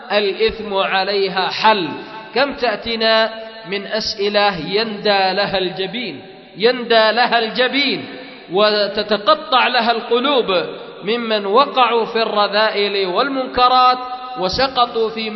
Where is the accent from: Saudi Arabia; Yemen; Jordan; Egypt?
Yemen; أيضا مثلا شجرة القات عندنا في اليمن